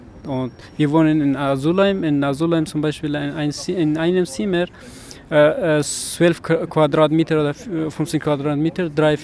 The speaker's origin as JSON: {"language": "German", "country": "Afghanistan", "second_language": "German", "lives_now": "Germany", "said": "ich komme aus Afghanistan."}